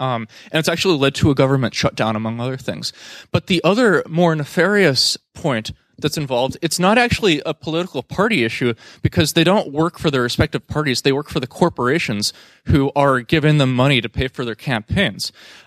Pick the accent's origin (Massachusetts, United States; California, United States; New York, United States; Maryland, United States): California, United States; I'm coming from the San Francisco Bay Area, and there's some really bad wealth inequality issues going on there right now